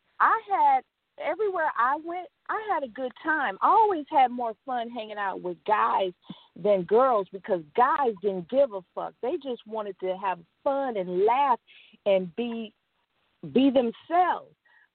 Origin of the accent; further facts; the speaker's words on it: San Francisco, California, United States; We're from San Francisco and not Oakland.